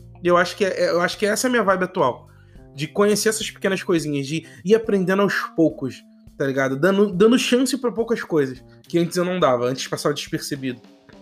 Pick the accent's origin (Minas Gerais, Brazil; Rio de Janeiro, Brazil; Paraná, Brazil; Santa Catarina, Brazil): Rio de Janeiro, Brazil; Rio de Janeiro é gigantesco. Sou carioca desde que eu nasci, mano.